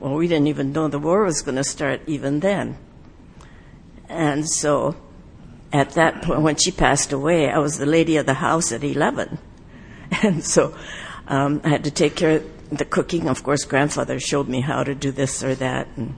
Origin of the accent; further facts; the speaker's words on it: Seattle, Washington, United States; born there; I was born in Seattle. I went to school through sixth grade